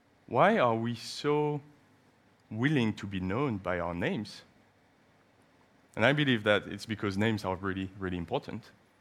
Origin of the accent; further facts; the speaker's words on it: France; English is a second language; if you see myself … well, you know, there are many chances that I'm from France